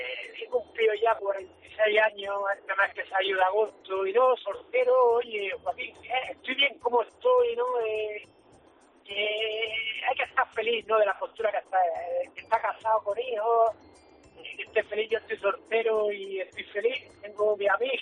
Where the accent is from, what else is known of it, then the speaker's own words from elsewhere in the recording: Motril, Andalusia, Spain; Soy de Granada, de Motril. Yo me crié allí en Motril.